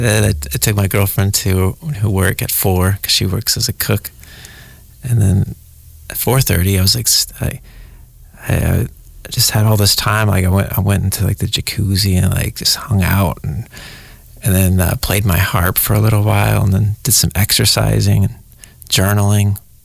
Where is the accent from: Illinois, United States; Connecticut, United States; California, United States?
California, United States; Santa Maria; born there; And I was born here in Santa Maria, and the ocean is just, it is very comforting